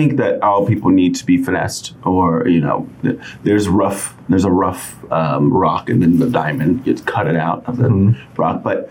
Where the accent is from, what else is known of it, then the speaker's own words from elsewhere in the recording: Houston, Texas, United States; Well, I am originally from Houston, Texas.